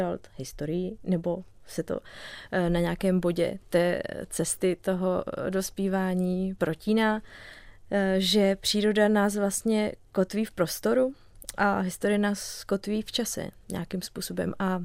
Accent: Plzeň, Plzeň Region, Czechia; also born or lived in Prague; protože jsem z Plzně

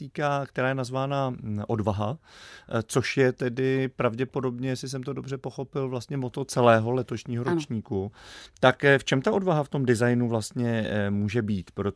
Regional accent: North Moravia, Czechia; Já jsem ze Severní Moravy

